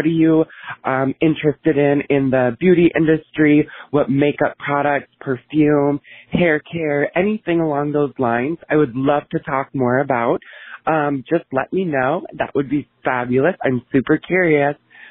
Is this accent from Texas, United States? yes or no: no; Minneapolis, Minnesota, United States; Hey, Gigi … I'm from Minneapolis, Minnesota.